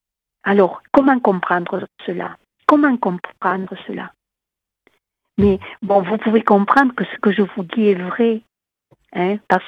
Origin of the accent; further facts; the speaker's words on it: Occitanie, France; Bon, moi, je viens du Tarn, mais voilà, c'est un appel.